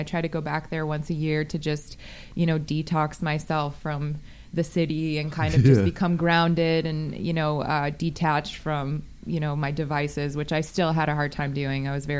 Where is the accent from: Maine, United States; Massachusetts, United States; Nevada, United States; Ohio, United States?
Nevada, United States; Las Vegas; Born and raised in Las Vegas.